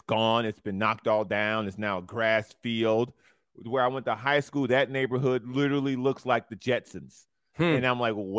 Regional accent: Chicago, Illinois, United States; But I love Chicago. Chicago is my hometown.

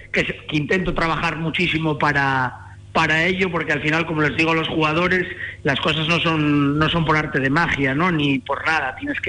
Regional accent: Avilés, Asturias, Spain; now in A Coruña, Spain; Porque al final yo vengo de Avilés, que es una ciudad de 80.000 habitantes, muy pequeña, con muy pocas cosas

